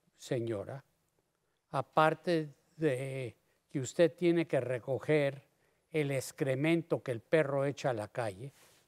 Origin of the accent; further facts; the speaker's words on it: Mexico; aunque soy mexicano, los chihuahuas para mí son muy agresivos